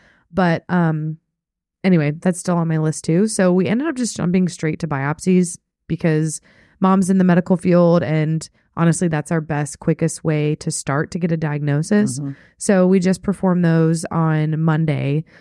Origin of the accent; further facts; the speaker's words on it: New Jersey, United States; now in Glasgow, United Kingdom; I am from New Jersey, back in the States, and am here for a school.